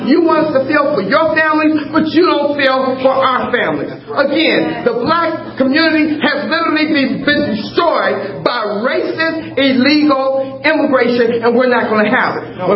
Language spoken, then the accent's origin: English; United States; I'm an American citizen. My people have been here since the start of this country.